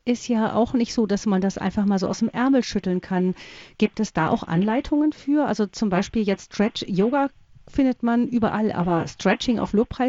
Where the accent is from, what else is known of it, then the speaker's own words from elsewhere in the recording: Rhineland, Germany; sagt man bei uns im Rheinland dazu